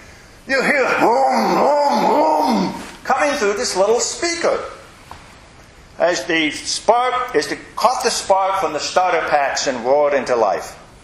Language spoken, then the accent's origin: English; Indiana, United States; For some reason, this year I've had several opportunities to reflect on Memorial Day and growing up in Indiana.